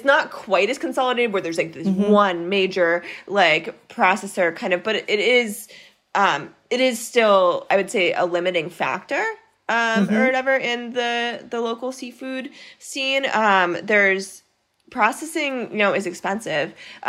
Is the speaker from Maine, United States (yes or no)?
yes; Maine, United States; I grew up in Maine. Lobster is a huge fishery there.